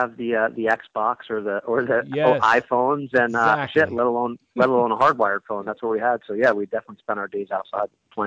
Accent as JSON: {"language": "English", "town": "Somerville", "region": "New Jersey", "country": "United States", "tie": "born or raised there", "said": "I grew up in New Jersey. I was born in Somerville, New Jersey, and spent most of my time there until I went in the Marine Corps as a young adult."}